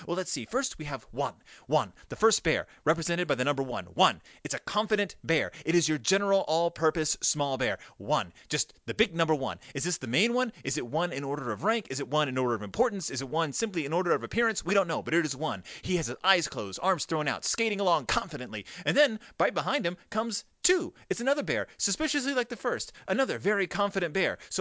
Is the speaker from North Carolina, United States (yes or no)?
no; Texas, United States; I'm from Texas.